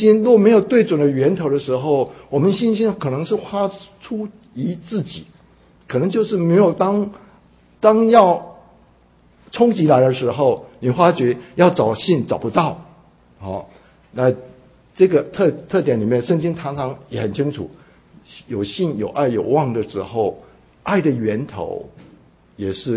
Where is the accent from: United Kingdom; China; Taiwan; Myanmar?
China; 那我们中国人其实各地各方的人都有